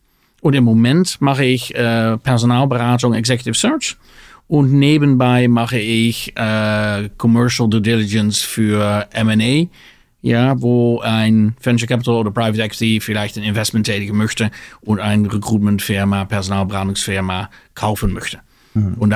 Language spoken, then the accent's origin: German; Netherlands; German is a second language; moved away as an adult; also born or lived in London; Wie man hört, gebürtiger Holländer